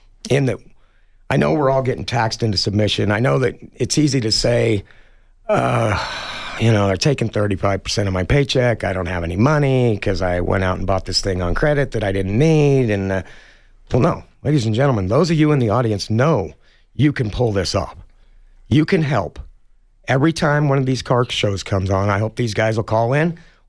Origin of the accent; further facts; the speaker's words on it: Utah, United States; now in Tucson, United States; I'm from Utah, guys.